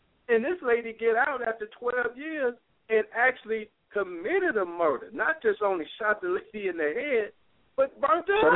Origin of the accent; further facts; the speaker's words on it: Detroit, Michigan, United States; I grew up in Detroit all my life, you know?